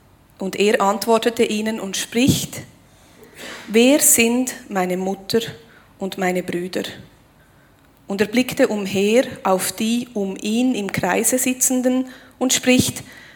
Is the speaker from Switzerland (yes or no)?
yes; Aargau, Switzerland; now in Grosshöchstetten, Switzerland; Und ursprünglich komme ich aber aus dem Aargau, was man wahrscheinlich noch gehört, bin seit 20 Jahren im Bernbiet und will nicht mehr fort von da.